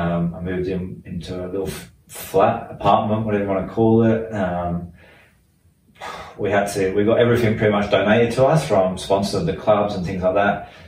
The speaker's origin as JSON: {"language": "English", "region": "England", "country": "United Kingdom", "tie": "born or raised there", "accent": "English", "moved": "as an adult", "lives_now": "Australia", "said": "I was born and raised in England. I haven't got much of my English accent anymore, I don't think. And I moved to Australia 6 years ago. So I was 20 years old."}